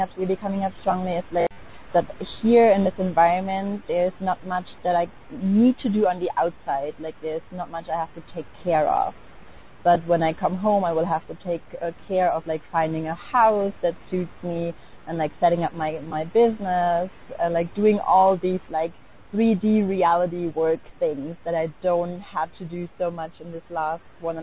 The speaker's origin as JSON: {"language": "English", "town": "Cologne", "region": "North Rhine-Westphalia", "country": "Germany", "tie": "born or raised there", "said": "walking around my hometown Cologne and like spreading out these flyers"}